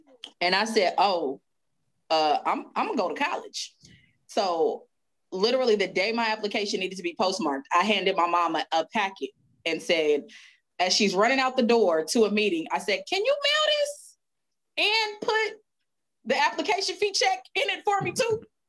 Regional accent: Oakland, California, United States; also born or lived in Richmond; coming from California, apparently lived a very sheltered life. So growing up in Oakland and Richmond, and here I go, I'm going to go to college in Alabama

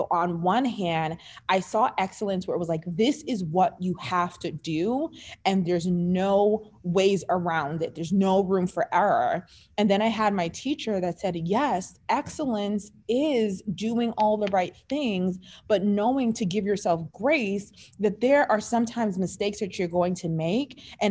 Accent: England, United Kingdom; My family's from Jamaica. My mother's side of family's from Jamaica. And I was raised in England for the very first years of my life.

